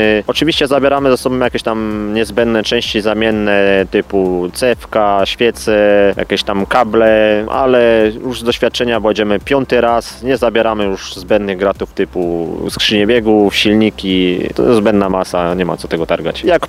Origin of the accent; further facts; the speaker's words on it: Orzesze, Silesian Voivodeship, Poland; Jadę ja z Orzesza i kolega z Siemianowic Śląskich.